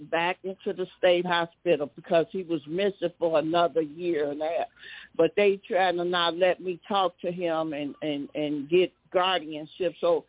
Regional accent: Chicago, Illinois, United States; born there; I was born in Chicago, you know

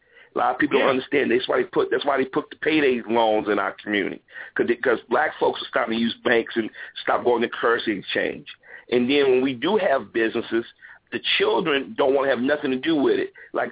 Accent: Chicago, Illinois, United States; I'm from Chicago, and I laugh sometimes because a lot of those murders are not black people.

